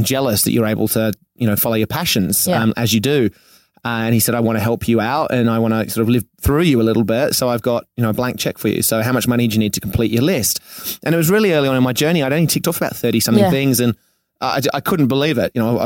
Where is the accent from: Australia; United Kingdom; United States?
Australia; But I'm from Australia. So I just thought I'll come here.